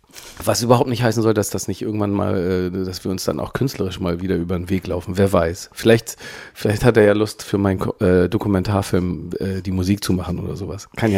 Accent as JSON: {"language": "German", "town": "Pinneberg", "region": "Schleswig-Holstein", "country": "Germany", "tie": "born or raised there", "said": "wo ich geboren bin, nämlich tatsächlich im Kreiskrankenhaus in Pinneberg. Und ich habe meine Kindheit auch in Pinneberg verbracht"}